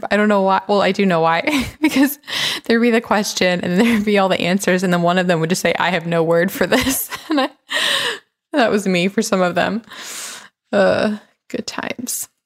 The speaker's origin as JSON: {"language": "English", "town": "Atlanta", "region": "Georgia", "country": "United States", "tie": "born or raised there", "also_born_or_lived": "Memphis, United States / Los Angeles, United States", "said": "I grew up in Atlanta and then Memphis and then LA."}